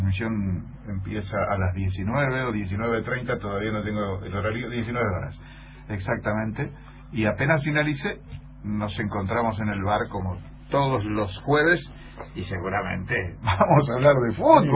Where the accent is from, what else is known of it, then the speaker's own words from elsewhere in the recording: Maciá, Entre Ríos, Argentina; born there; Bueno, yo nací en Maciá.